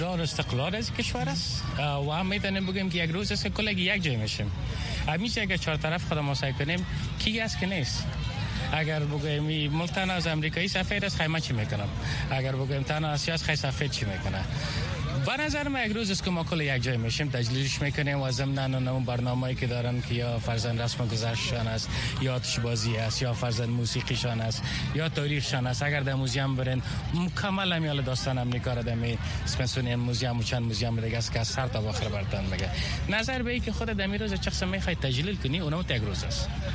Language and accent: Persian; Afghanistan; moved away; ای که من از افغانستان هستم، پشت سرم از افغانستان است و بالاخره افغانستان از ما است، او گپ علایده است، اما فعلا زندگی همیجاست.